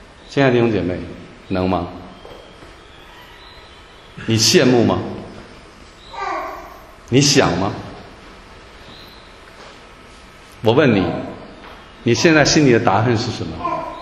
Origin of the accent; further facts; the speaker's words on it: Taiwan; 我们台湾人很高兴